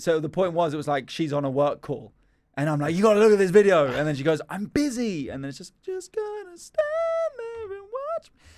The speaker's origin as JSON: {"language": "English", "region": "London", "country": "United Kingdom", "tie": "born or raised there", "said": "I grew up in London"}